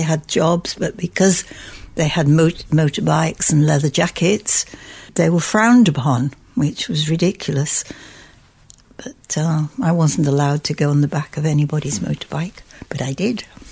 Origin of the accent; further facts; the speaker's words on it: North West England, United Kingdom; Yes, it was well, where we lived, it was a quiet area. Nothing much happened. There were a few coffee bars. There was one coffee bar in Bromborough Village.